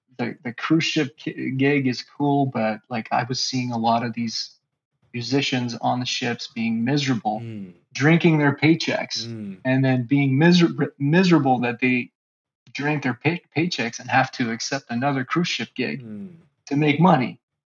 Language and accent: English; Canada; first language French; English is a second language; Like I'm French Canadian, so like French is my first language.